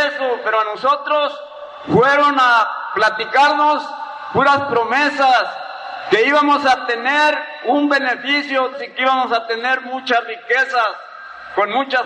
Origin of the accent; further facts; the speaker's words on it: Nayarit, Mexico; Vengo de la presa de Las Cruces.